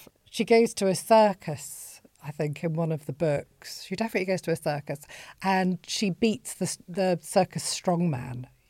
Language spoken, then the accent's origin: English; Bolton, North West England, United Kingdom; I grew up in Bolton